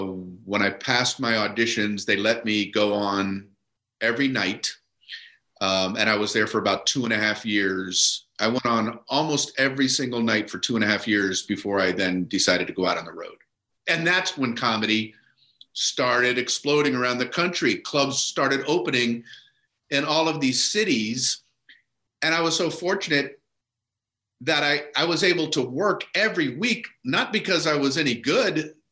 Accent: Miami, Florida, United States; I grew up in Miami.

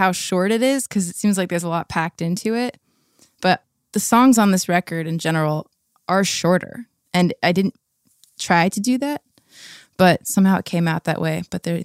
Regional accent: La Habra, California, United States; I grew up in La Habra, Fullerton area

